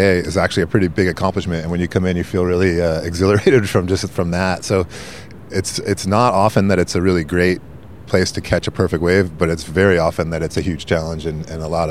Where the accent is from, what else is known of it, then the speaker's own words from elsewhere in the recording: East Coast, United States; And when I grew up in the East Coast where I learned to surf, it was so rare to even get that kind of feeling